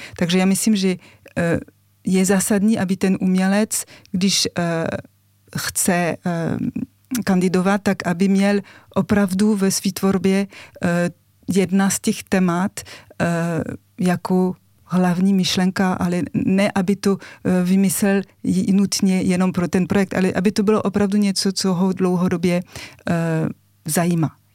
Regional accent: France; Czech is a second language; now in Czech Republic; už jsem žila víc než půlka života v Čechách, ale jsem vyrůstala ve Francii

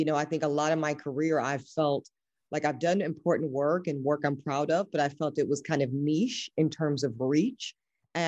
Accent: the South, United States; I'm also from the South, different sensibilities. So I'm used to kind of big old, huge, warm welcomings of new people

